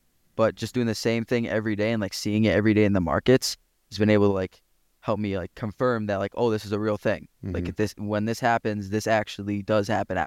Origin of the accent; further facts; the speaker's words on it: Australia; born there; because I was born in Australia.